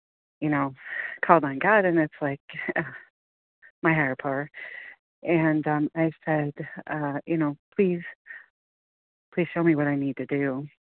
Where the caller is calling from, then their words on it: Illinois, United States; Hi, this is … from Illinois.